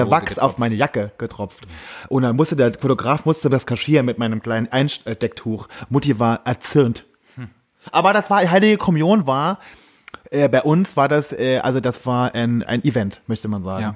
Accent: Saarland, Germany; Ich bin ja im Saarland groß geworden. Ja. Und Saarland ist ja, der Süden ist ja sehr katholisch. Sehr katholisch aufgewachsen, ja.

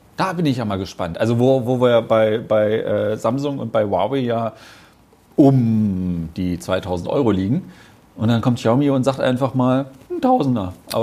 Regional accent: Düsseldorf, North Rhine-Westphalia, Germany; Als Düsseldorfer natürlich auch

